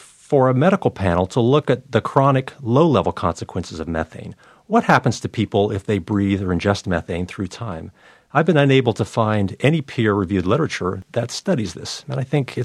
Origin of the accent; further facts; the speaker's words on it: North Carolina, United States; It's coming to my home state of North Carolina.